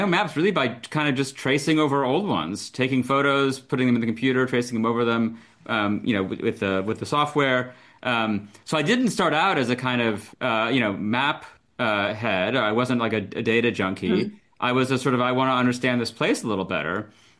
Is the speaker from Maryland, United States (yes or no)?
no; Chicago, Illinois, United States; also born or lived in Houston / Boston; So I grew up in Chicago, went to school in Houston, then I was in Boston for grad school.